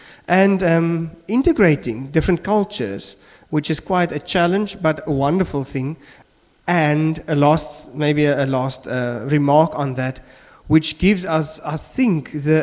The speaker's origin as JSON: {"language": "English", "town": "Port Elizabeth", "region": "Eastern Cape", "country": "South Africa", "tie": "born or raised there", "said": "Back in South Africa, where I grew up in the city called Port Elizabeth, which is down, I would say, south at the bottom of the continent. It's on the Indian Ocean."}